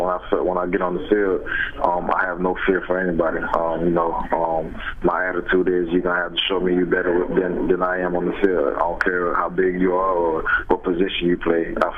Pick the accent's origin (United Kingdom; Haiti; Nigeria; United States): Haiti; growing up in Haiti, you could be a Brazil fan or Argentina fan.